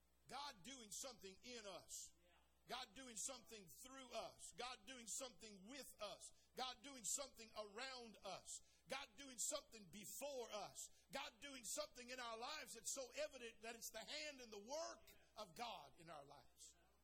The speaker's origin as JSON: {"language": "English", "region": "California", "country": "United States", "said": "Bad news, ladies and gentlemen. I'm from California."}